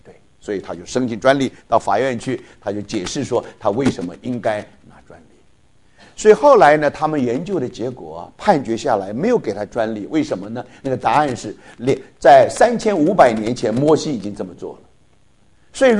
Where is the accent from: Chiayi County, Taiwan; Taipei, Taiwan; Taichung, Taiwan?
Taipei, Taiwan; 我从小在台北长大，台北有个古迹就是当时的